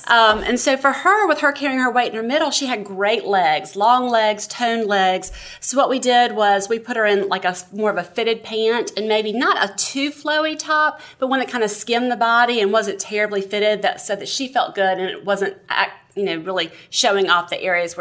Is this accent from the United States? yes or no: yes; Greenville, United States; So basically, I'm from Greenville, and I am the mother of two children